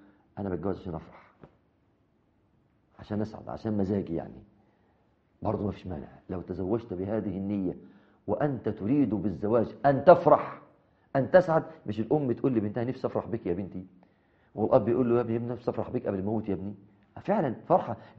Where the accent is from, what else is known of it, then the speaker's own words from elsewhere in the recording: Mansoura, Dakahlia, Egypt; هنا عندنا في المنصورة